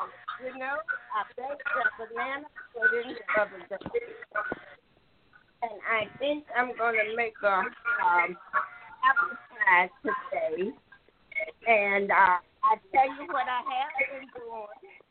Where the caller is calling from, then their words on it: Madison, Alabama, United States; from Madison, Alabama, wishing all of my family a happy Easter.